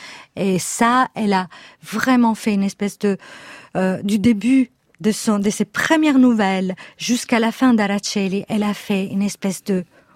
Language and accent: French; Italy; Alors, moi, je suis italienne, je rentre dans ses livres en italien.